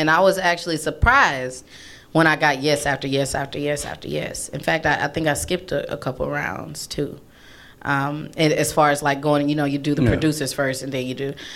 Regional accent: Raceland, Louisiana, United States; also born or lived in Greenville / Mississippi; So I was born in Greenville, and then I spent 9 years of my childhood in Raceland, Louisiana.

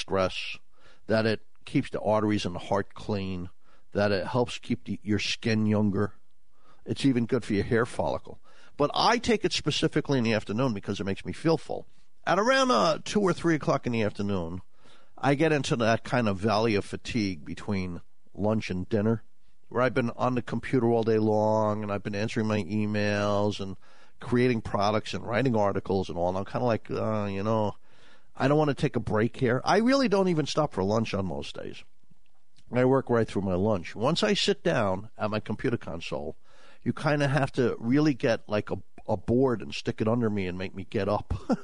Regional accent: Cork, Munster, Ireland; born there; I found a little house where I was born down in Southern Ireland in Cork.

